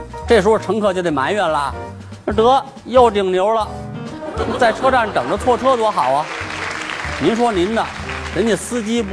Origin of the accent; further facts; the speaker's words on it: Beijing, China; 尊老敬老呢，这是咱们北京人的传统